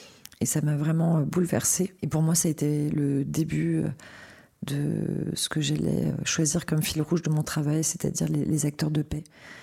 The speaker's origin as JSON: {"language": "French", "town": "Paris", "region": "Île-de-France", "country": "France", "tie": "born there", "said": "je suis née à Paris en 1975"}